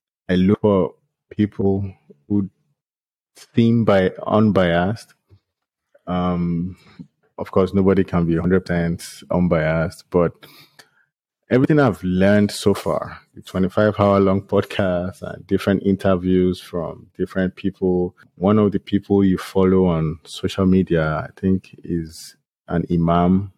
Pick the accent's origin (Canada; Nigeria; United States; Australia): Nigeria; Like I said, I'm from Nigeria.